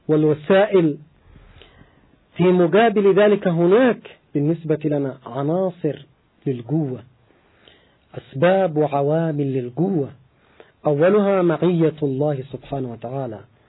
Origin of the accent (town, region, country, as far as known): Yemen